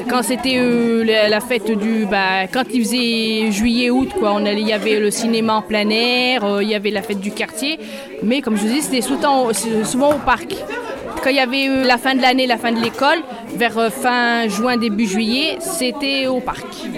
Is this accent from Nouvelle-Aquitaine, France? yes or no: no; Fontaine, Auvergne-Rhône-Alpes, France; j'habite à Fontaine. Alors, je viens du quartier des Alpes, donc la ZAC. J'y suis depuis 32 ans